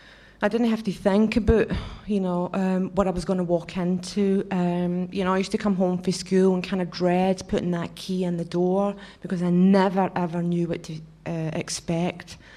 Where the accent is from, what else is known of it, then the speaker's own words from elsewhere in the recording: Scotland, United Kingdom; accent: Scottish; And it's kind of weird to hear my Scottish accent over a microphone.